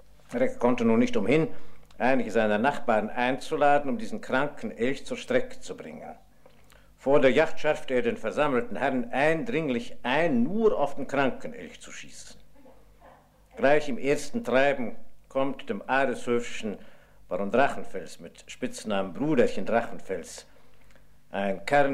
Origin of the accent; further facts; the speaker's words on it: Neuenburg, Courland, Latvia; also born or lived in Angermünde; aufgewachsen bin ich in Neuenburg, im Pastorat Neuenburg